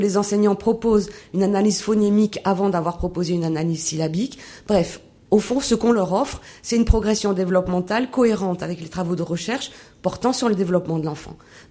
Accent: Auvergne-Rhône-Alpes, France; also born or lived in Lyon / Geneva; je viens de regagner mon pays natal depuis... Et ma ville natale, d'ailleurs, depuis la rentrée, puisque je suis maître de conférence à l'UFM d'Auvergne depuis la rentrée.

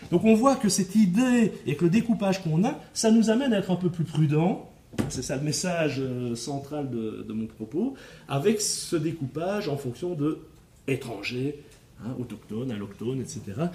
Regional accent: Belgium; mais comme nous, on est belges et qu'on peut se permettre beaucoup de choses

